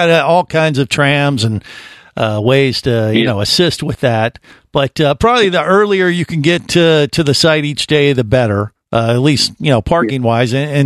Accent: Cincinnati, Ohio, United States; now in Orlando, United States; I mean, I grew up in Cincinnati. We used to have this Labor Day fireworks thing on the Ohio River that was massive every year.

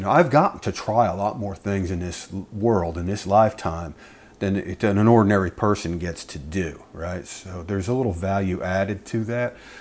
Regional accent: New Jersey, United States; also born or lived in Georgia / Tennessee; now in Texas, United States; I come originally from New Jersey, and I've gotten to Texas by way of Georgia, Tennessee

